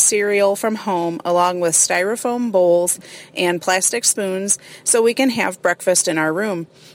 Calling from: Momence, Illinois, United States; I'm calling from Moments, Illinois.

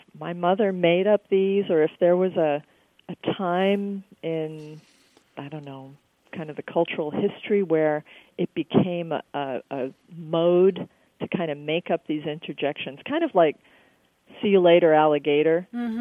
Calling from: Green Bay, Wisconsin, United States; I'm calling from Green Bay, Wisconsin.

